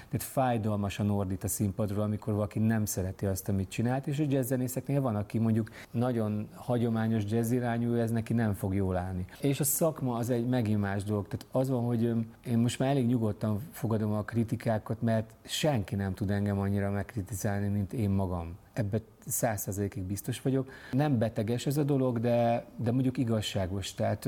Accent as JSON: {"language": "Hungarian", "town": "Cegléd", "region": "Pest", "country": "Hungary", "said": "nagyon messziről indultam, nekem volt zenész a családban, Ceglédről jöttem, sima gimiben jártam"}